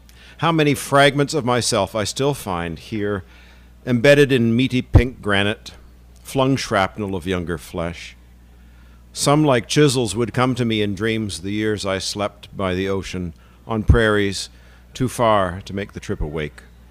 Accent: Syracuse, New York, United States; I don't know any of you. I'm from Syracuse, New York. I have some days in Pittsburgh, and I looked on the internet for a poetry event, and this was it.

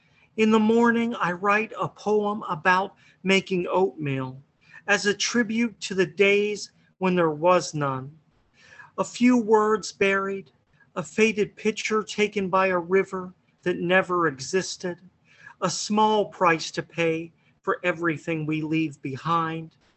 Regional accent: Greensburg, Pennsylvania, United States; I grew up in Greensburg

